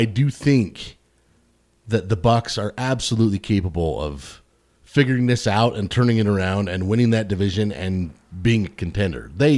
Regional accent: Intermountain West, United States; I grew up in the Intermountain West, and we got just force-fed the Denver Broncos.

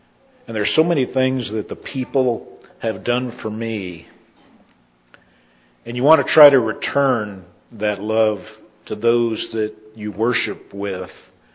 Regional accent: Texas, United States; now in Independence, United States; Many of you know I was raised down in Texas and moved here not really kicking and screaming, but I didn't really have a desire either to move to Independence.

